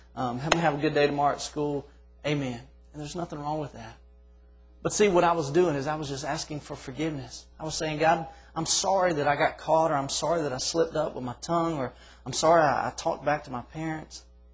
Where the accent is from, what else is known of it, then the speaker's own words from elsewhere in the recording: Florida, United States; I'm from, not truly South, but I'm from Florida. And in Florida, my family drank a lot of sweet tea.